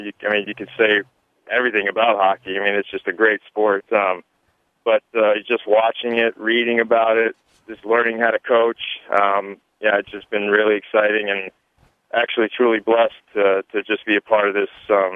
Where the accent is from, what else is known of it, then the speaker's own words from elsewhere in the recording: New Jersey, United States; moved away as an adult; now in Kearney, United States; Well, I grew up in New Jersey, and I moved here 14 years ago.